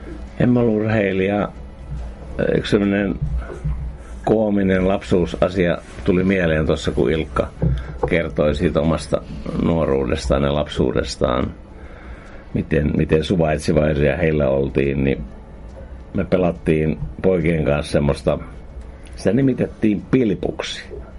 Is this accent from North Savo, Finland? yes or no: no; Alajärvi, South Ostrobothnia, Finland; Mähän olen syntynyt Alajärvellä hyvin pienessä kylässä, missä oliko siinä kymmenkunta taloa koko kylässä ja vanhemmat oli helluntailaisia.